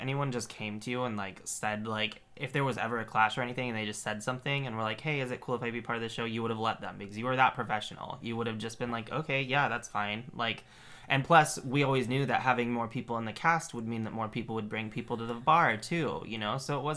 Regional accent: Grand Junction, Colorado, United States; So, I actually was born and raised in Grand Junction. So, it was the scene not only that I came up in for drag, but I was born there.

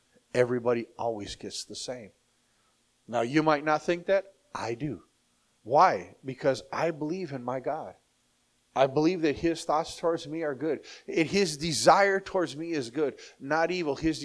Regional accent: Mexico; When I was raised in Mexico, you know, I'm a MK missionary kid, which is just like a PK, preacher's kid. And, you know, I was raised in church.

